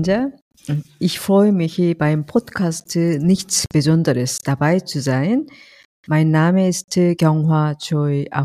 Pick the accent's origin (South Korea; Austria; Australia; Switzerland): South Korea; German is a second language; moved away as an adult; now in Germany; Ich komme aus Korea. 1991 kam ich nach Deutschland zu studieren. Seitdem lebe ich in Deutschland. Inzwischen habe ich hier mehr Zeit verbracht als in meiner Heimat. Heute würde ich mich als eine europäische Koreanerin bezeichnen.